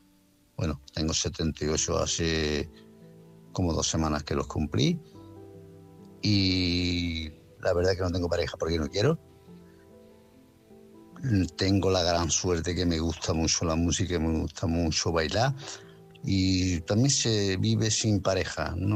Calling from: Málaga, Andalusia, Spain; de Málaga.

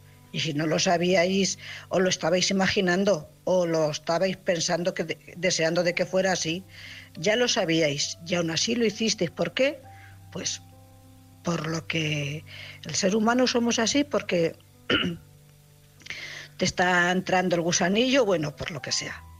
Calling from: Cuenca, Castilla-La Mancha, Spain; corresponsal de Cuenca.

